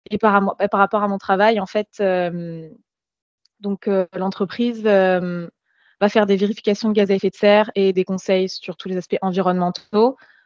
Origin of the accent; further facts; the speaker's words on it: Provence-Alpes-Côte d'Azur, France; moved away as an adult; now in Canada; Là, ça fait 10 mois que je suis arrivée au Canada. Je viens de France, du sud-est de la France, à côté de Toulon.